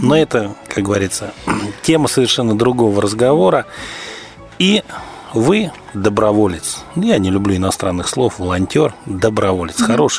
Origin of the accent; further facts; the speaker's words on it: Ryazan, Ryazan Oblast, Russia; вот я коренной рязанец, да, я родился здесь, очень долго жил, за исключением некоторых лет, когда служил вне города.